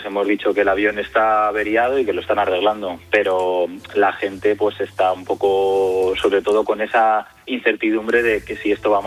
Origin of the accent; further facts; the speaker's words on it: Spain; now in United Arab Emirates; a mí como español pues me sorprende porque no sé cómo sería la situación si estuviésemos en España